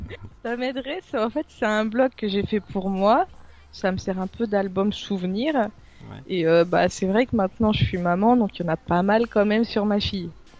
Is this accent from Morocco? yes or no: no; Île-de-France, France; En Ile-de-France, moi, je suis de la banlieue parisienne.